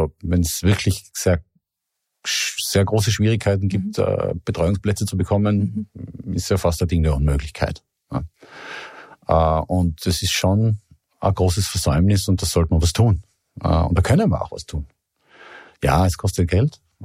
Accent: Innsbruck, Tyrol, Austria; ich bin in Innsbruck in Tirol aufgewachsen und geboren.

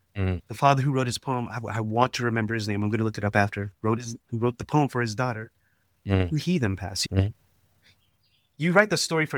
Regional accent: the South, United States; I grew up in America and I grew up in the South too.

